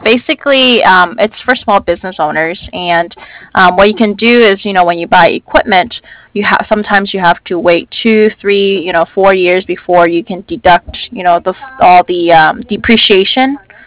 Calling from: San Diego, California, United States; I'm in San Diego, California.

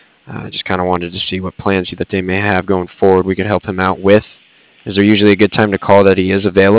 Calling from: Cardiff, Wales, United Kingdom; I'm calling from Cardiff.

